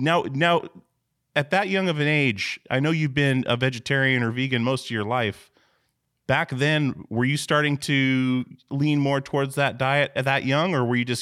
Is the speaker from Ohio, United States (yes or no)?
no; Alaska, United States; now in Portland, United States; So I'm from Alaska myself and, moved to Portland in 2000, but we moved maybe three times as a child.